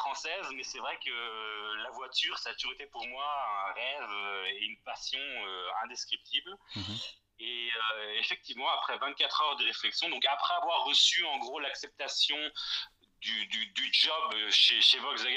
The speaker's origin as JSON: {"language": "French", "town": "Bois-Guillaume", "region": "Normandy", "country": "France", "tie": "born or raised there", "moved": "as an adult", "lives_now": "Germany", "said": "je suis originaire de Bois-Guillaume, qui est une petite ville à côté de Rouen, en Normandie. J'y suis né, j'ai grandi là-bas, j'ai donc passé mon bac là-bas, et ensuite j'ai décidé de faire le grand saut et de venir faire mes études en Allemagne."}